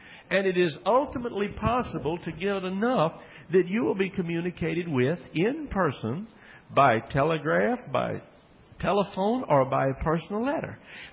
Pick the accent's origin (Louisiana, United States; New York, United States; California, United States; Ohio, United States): Louisiana, United States; Baton Rouge; When I was growing up in Dixie, in North Baton Rouge, Gordon City, the Ostrooma area